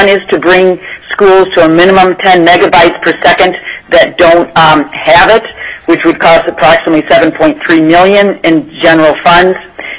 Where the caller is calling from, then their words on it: Barrow, Alaska, United States; We are speaking from Barrow.